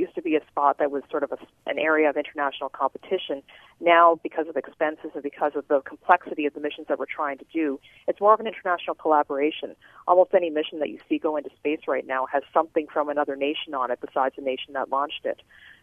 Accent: Canada; as a Canadian, I have to be careful here because, of course, I'm not American

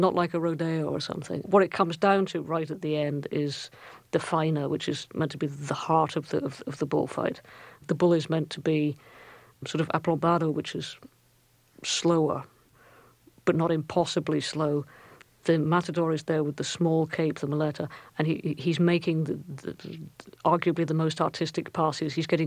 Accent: Scotland, United Kingdom; It's not to do with being Scottish, because we don't do it either.

